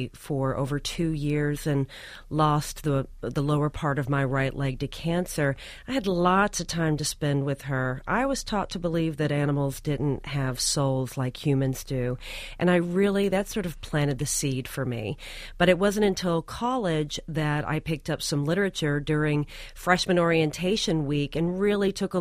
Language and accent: English; Louisville, Kentucky, United States; Well, I grew up in Louisville, Kentucky, and of course, every meal I ate in a Southern Baptist conservative upbringing was included meat, cheese, milk, or eggs.